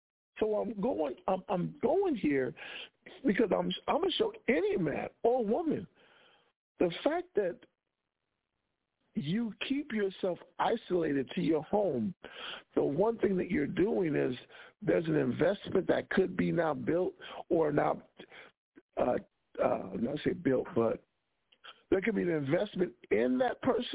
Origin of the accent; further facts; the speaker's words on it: Albuquerque, New Mexico, United States; I was from Albuquerque. In the 90s, it was like I was in Albuquerque until about 94.